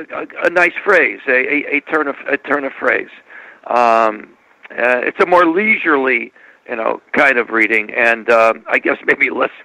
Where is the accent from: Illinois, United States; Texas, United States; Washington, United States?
Illinois, United States; Chicago; And growing up, I grew up in Chicago, and we had the columnists